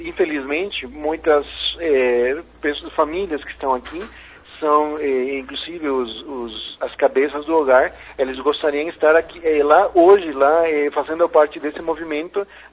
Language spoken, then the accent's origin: Portuguese; Venezuela; Portuguese is a second language; E nós somos venezuelanos, e como venezuelanos nós queremos o bem para o nosso país